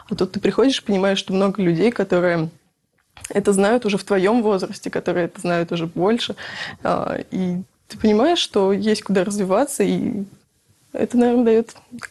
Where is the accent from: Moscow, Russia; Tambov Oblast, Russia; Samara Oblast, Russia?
Tambov Oblast, Russia; Michurinsk; born there; Нет, я сама родилась не в Рязани, а достаточно в провинциальном городке, но Мичуринск, недалеко от Рязанской области. Ходила в деревенский такой провинциальный приход